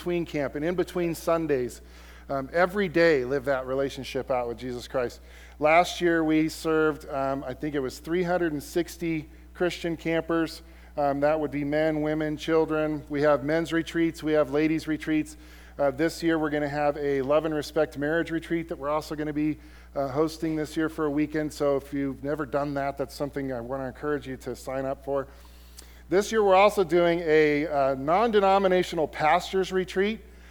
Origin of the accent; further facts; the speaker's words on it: California, United States; Where we come from, Holly and I grew up in Southern California.